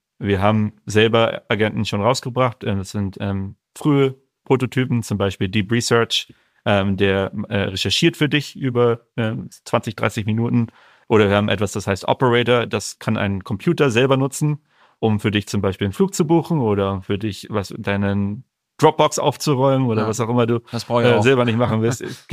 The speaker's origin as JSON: {"language": "German", "region": "Northern Germany", "country": "Germany", "tie": "born or raised there", "also_born_or_lived": "Munich"}